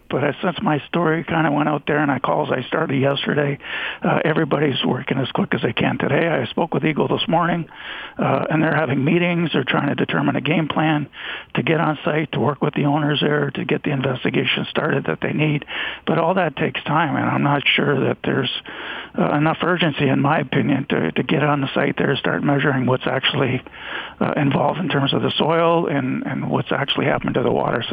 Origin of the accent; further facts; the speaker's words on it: Canada; Now, being Canadian, I wasn't quite familiar